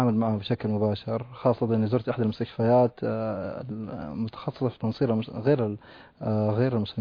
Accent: Chad; أنا من تشاد بالضبط،

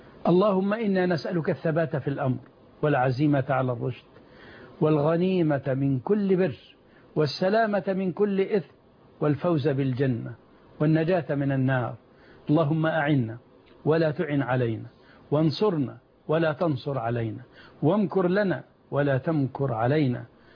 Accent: Egypt; يا رب صن بلادنا مصر

